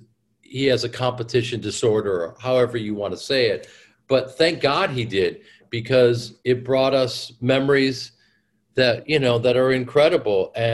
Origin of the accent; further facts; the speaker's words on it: Chicago, Illinois, United States; because I grew up in Chicago and I was there as I was a stage actor.